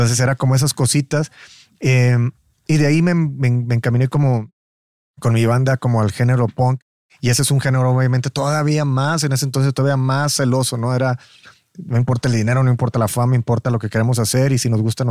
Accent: Matamoros, Tamaulipas, Mexico; yo soy de Matamoros, de Morelos, como dicen, entonces yo crecí con la música norteña, sí. Yo crecí con la cumbia, yo crecí con todo eso

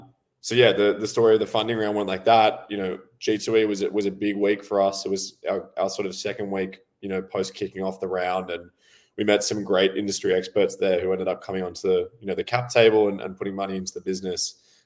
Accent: Sydney, New South Wales, Australia; moved away; I'm in a high-rise apartment and I'm up quite high working from home today. And the whole room started shaking. I'm from Australia, you know, on the East Coast originally in Sydney.

